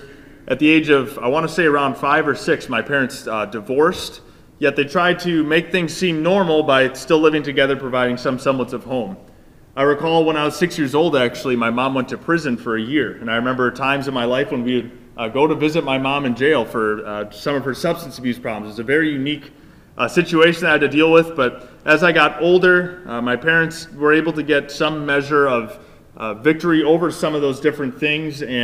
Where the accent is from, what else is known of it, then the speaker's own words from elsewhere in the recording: Mukwonago, Wisconsin, United States; I introduced myself earlier, and I am from Maquonago, Wisconsin. Who here has heard of Maquonago? Just a few. That's about what I expected. It's a smaller town, a little southwest of Milwaukee, around 8,000 folks.